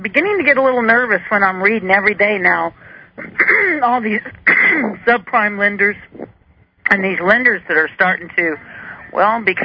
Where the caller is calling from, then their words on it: Tennessee, United States; Oh, from Tennessee.